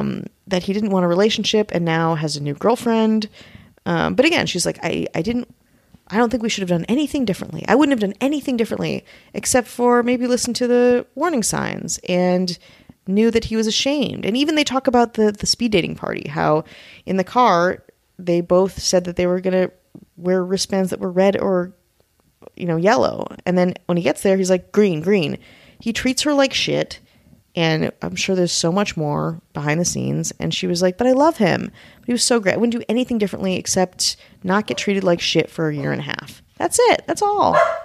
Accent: Wisconsin, United States; Again, I'm from Wisconsin.

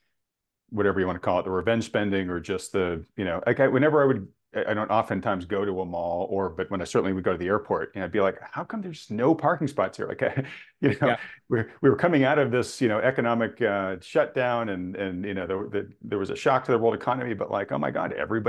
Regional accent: New England, United States; now in Northern California, United States; I grew up in New England. I did my time there, right? I still think it's too cold for me here in Northern California.

